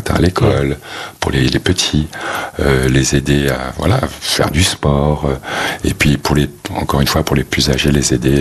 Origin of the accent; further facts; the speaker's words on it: France; Je suis français, je suis content, je suis fier d'être français